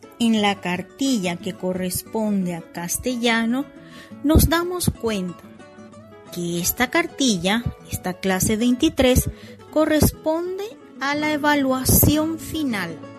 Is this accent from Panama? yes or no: no; Chontal, Cajamarca, Peru; Provengo del distrito de Chontal, provincia de Jaén, región Camajarca.